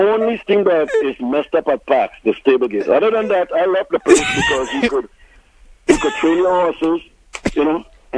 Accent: New York, United States; I mean, I grew up in New York, and come on.

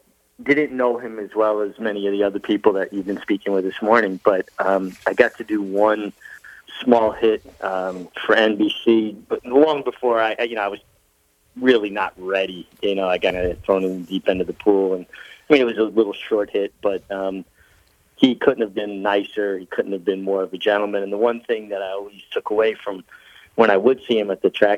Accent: Brooklyn, New York, United States; Because, like, growing up in Brooklyn, you know, you always had your favorite sports casters and different people.

